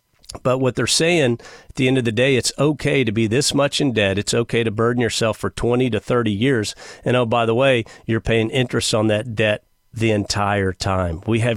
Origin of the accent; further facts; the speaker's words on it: Houston, Texas, United States; born there; I was born in Houston, but boom, we moved.